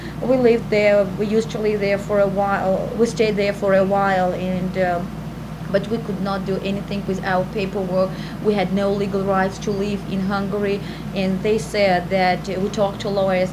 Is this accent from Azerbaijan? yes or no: yes; Azerbaijan; English is a second language; moved away; And I grew up in Azerbaijan, and I mean, I can say that I knew almost every stone in that city.